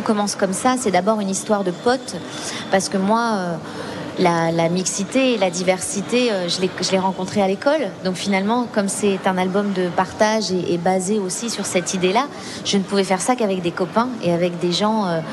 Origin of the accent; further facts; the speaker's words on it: France; Je suis française.